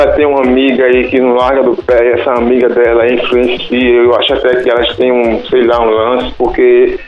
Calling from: Jaboatão dos Guararapes, Pernambuco, Brazil; Eu tô falando aqui de Jaboatão dos Guararapes, Pernambuco.

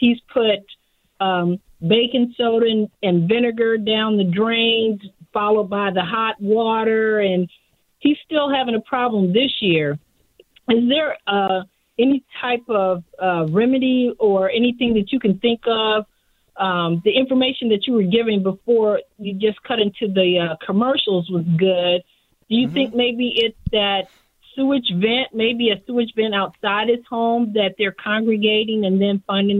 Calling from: South Carolina, United States; I'm calling from South Carolina, and I learned about your show from a podcast that you have on Stitcher.

